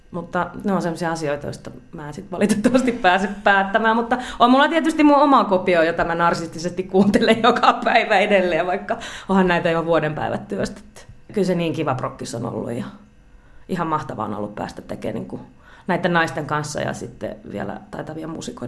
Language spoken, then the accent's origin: Finnish; Espoo, Uusimaa, Finland; now in Riihimäki, Finland; että mä oon itse Espoosta, pakko se on nyt myöntää, että kai sitä riihimäkeläisiä nykyään ollaan.